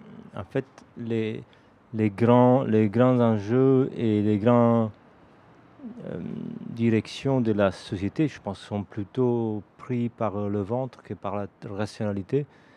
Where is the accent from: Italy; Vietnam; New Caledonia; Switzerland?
Italy; French is a second language; Moi, je viens de l'Italie et nous, on achète l'énergie en France.